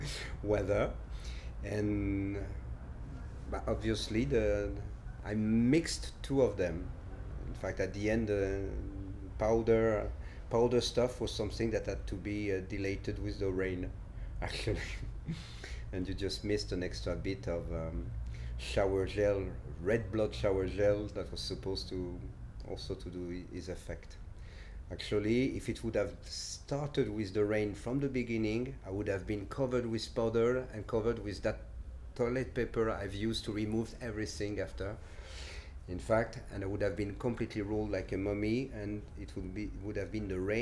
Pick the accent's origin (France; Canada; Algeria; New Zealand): France; accent: French; English is a second language; so I keep my French just for you. I come from France, but my name is obviously Italian.